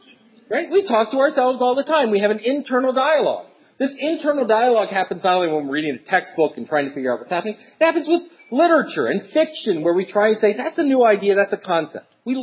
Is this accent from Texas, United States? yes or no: no; Syracuse, New York, United States; And I'm from Syracuse, and I'm going, it's not snowing, it's a great day, right?